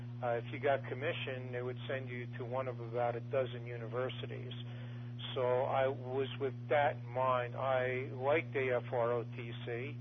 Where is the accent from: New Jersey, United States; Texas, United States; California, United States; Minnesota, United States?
New Jersey, United States; Linden; I grew up in Linden. It was basically a, it's a big industry town.